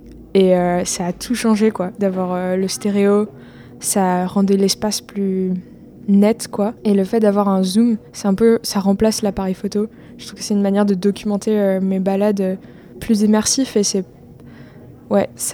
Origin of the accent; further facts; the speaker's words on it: Nevers, Bourgogne-Franche-Comté, France; Avant d'être à Strasbourg, j'étais à Nevers. C'est là où habitent mes parents et j'ai fait mon lycée là-bas. En fait, j'ai grandi en Bourgogne.